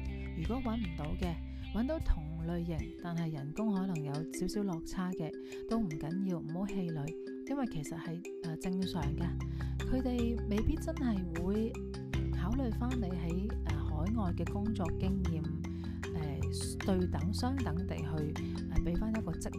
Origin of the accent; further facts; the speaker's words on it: Hong Kong; 其实我们香港人都会有句啦，鱼不过头不肥啦